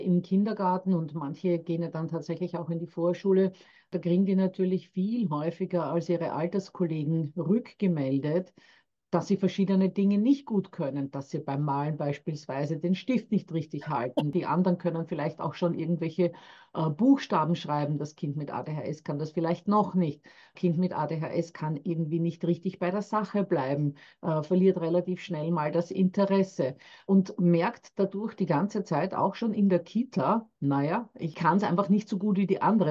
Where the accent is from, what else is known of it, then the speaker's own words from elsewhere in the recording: Austria; zumindest in Deutschland, bei uns in Österreich ist das erst im September